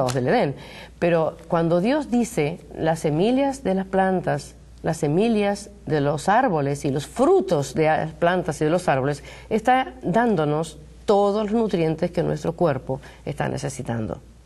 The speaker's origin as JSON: {"language": "Spanish", "country": "Argentina", "moved": "yes", "lives_now": "United States", "said": "Bueno, venimos de Argentina y ya hace 4 años que estamos aquí en Estados Unidos."}